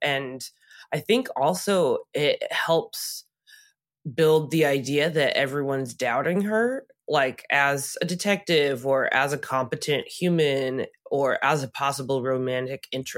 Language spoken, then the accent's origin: English; Texas, United States; I think that character is really fun to watch as a Texan.